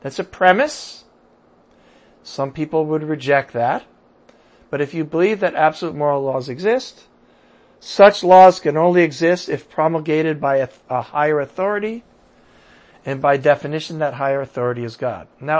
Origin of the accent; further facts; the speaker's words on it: United States; And I'm an American, so I don't go that far